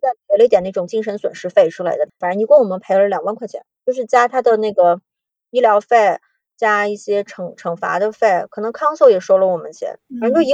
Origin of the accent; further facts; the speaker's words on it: China; 就是因为我们中国人养狗